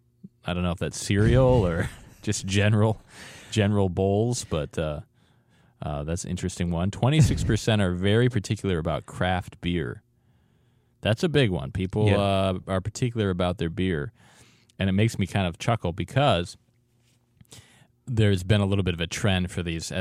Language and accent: English; Wisconsin, United States; they were made just down the road from where I grew up in Wisconsin, and they weren't considered anything out of the ordinary.